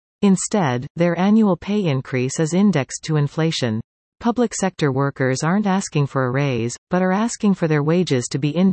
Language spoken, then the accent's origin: English; Victoria, British Columbia, Canada; now in Toronto, Canada; As a current Toronto resident who spent 18 years growing up in Greater Victoria